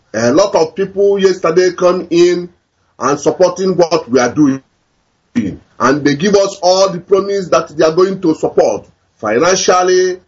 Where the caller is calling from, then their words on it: Bilbao, Basque Country, Spain; Yeah, I'm calling from Bilbao.